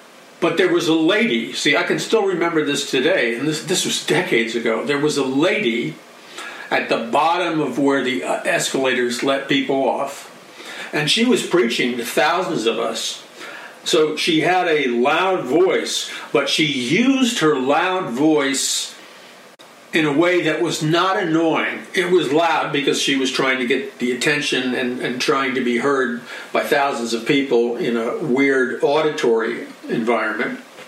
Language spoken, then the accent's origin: English; New York City, New York, United States; Time I was growing up in New York City, from earliest of childhood